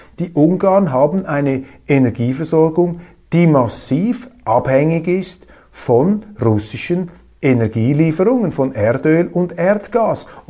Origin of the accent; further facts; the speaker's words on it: Switzerland; Die Schweizer sind sehr, sehr europäisch veranlagt und als Schweizer sage ich, ein guter Europäer ist skeptisch gegenüber der Europäischen Union